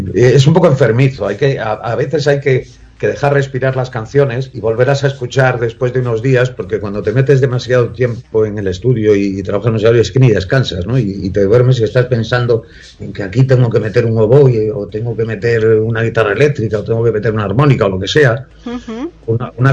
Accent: Corcubión, Galicia, Spain; also born or lived in Madrid; padre y mi nai son gallegos, y mis hermanos mayores también. Y yo nací en Madrid un 21 de agosto, pero los 3-4 días era verano y somos 11 hermanos, yo soy el séptimo, uh-huh. y ya me fui a Corcubión y toda mi infancia... la he pasado en Corcubión

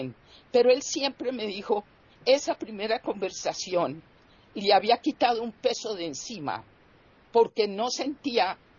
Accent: Colombia; En mi país, que Colombia, por ejemplo, que ha sufrido el flagelo aterrador del narcotráfico

